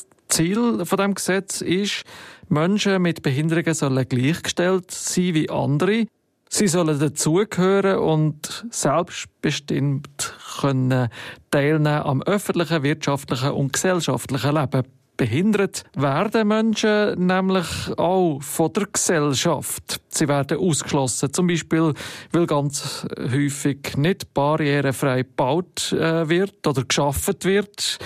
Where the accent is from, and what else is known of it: Switzerland